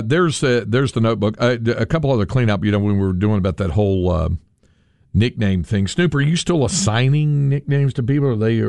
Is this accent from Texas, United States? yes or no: yes; Dime Box, Texas, United States; since I'm from Dime Box.